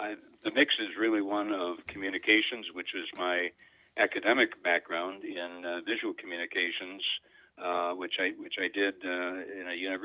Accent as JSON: {"language": "English", "town": "Rochester", "region": "New York", "country": "United States", "tie": "born or raised there", "said": "to help people in the greater Rochester area, again, my hometown, understand the housing crisis"}